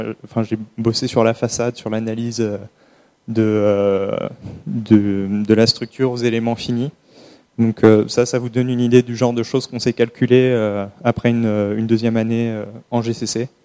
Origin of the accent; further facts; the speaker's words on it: Normandy, France; moi je viens de pas loin du Havre.